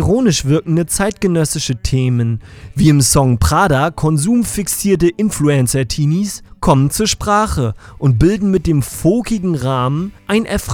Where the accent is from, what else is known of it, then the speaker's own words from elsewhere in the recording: Mecklenburg-Vorpommern, Germany; mit der ich mich als Mecklenburger, den der Hipster-Hype der Hauptstadt auch hart nervt, super identifizieren kann